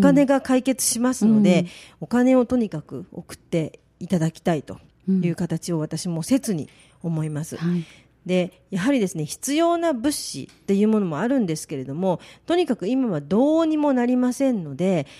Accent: Kumamoto, Japan; born there; 私も熊本生まれなんですね、はい、なので今熊本市内にですね親戚がいっぱい住んでるんですね、

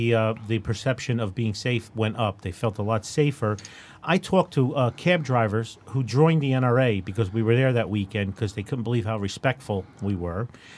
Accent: New Jersey, United States; Where are you from? I said, New Jersey.

